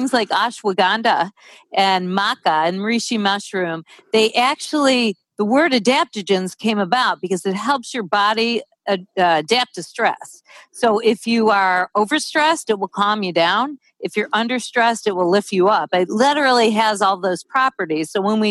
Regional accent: Detroit, Michigan, United States; Well, I grew up in Detroit, and it was only a half an hour to Canada.

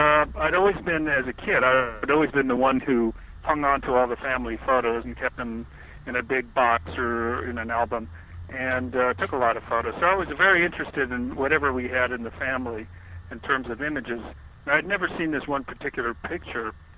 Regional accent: California, United States; Well, I'm born and raised in California, in Southern California. I'm Mexican American descent on one side, my mother's side of the family.

